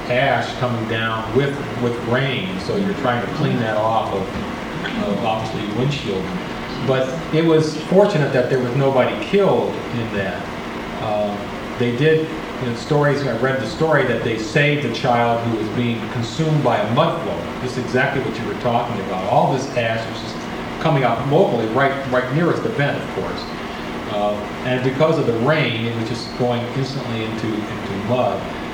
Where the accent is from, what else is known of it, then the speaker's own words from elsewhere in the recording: Midwest, United States; Of course, you know, we're from the Midwest. We don't experience earthquakes or volcanic activity.